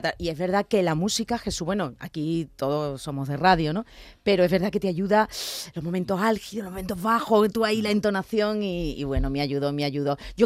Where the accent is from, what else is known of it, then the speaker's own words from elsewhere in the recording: San Fernando, Andalusia, Spain; soy de San Fernando, pero mi padre es de Jaén, mi madre de Córdoba, se conocieron en Cádiz, bueno, ya vivimos ahí, pero es que … viene de Jaén y el suyo también.